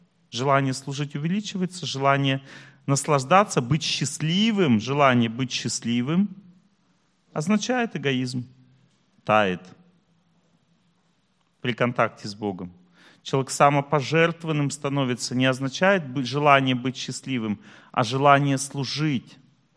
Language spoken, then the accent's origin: Russian; Tolyatti, Samara Oblast, Russia; Мы из Тольятти, оба с ним. Он поехал домой делать загранпаспорт